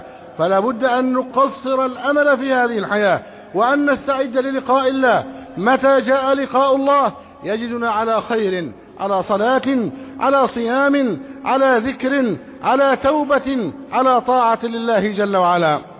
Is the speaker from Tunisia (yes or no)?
no; Egypt